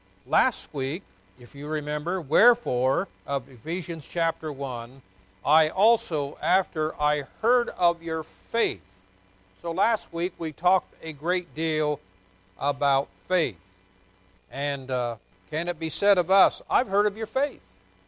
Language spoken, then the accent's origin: English; Newark, Ohio, United States; I preach at church in Newark because that's my hometown.